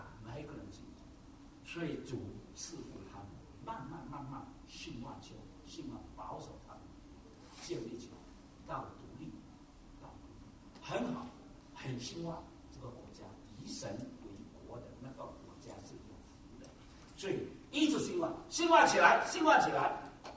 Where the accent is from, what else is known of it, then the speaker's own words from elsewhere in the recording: Taiwan; 就是好像我们台湾人说和哎，我们是台湾人